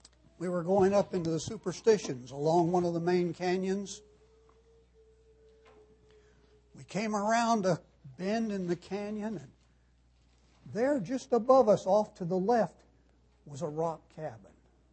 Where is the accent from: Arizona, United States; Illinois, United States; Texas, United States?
Arizona, United States; When I was a kid growing up in Arizona, it was quite a primitive place in many aspects.